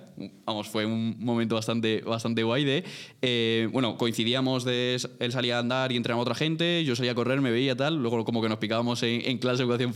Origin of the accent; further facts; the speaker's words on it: Almería, Andalusia, Spain; hice la media maratón de Almería, yo soy de Almería